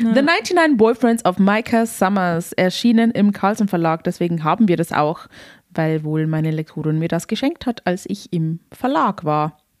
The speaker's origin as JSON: {"language": "German", "region": "Bavaria", "country": "Germany"}